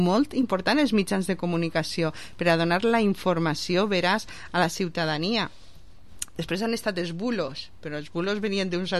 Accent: Vila-real, Valencian Community, Spain; jo encantada de vindre a la ràdio del meu poble, a Ràdio Vila-real.

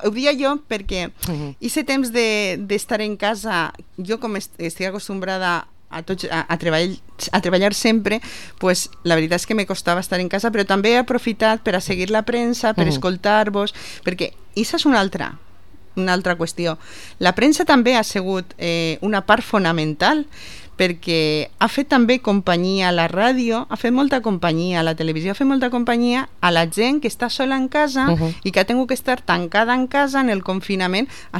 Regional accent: Vila-real, Valencian Community, Spain; jo encantada de vindre a la ràdio del meu poble

